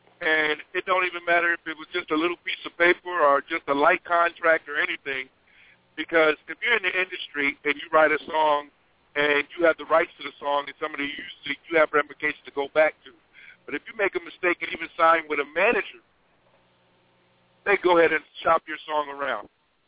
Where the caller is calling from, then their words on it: Atlanta, Georgia, United States; I'm calling from the Atlanta area.